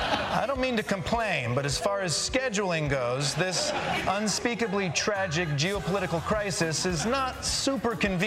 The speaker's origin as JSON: {"language": "English", "region": "Midwest", "country": "United States", "said": "And what do I know about the Middle East? I'm from the Middle West."}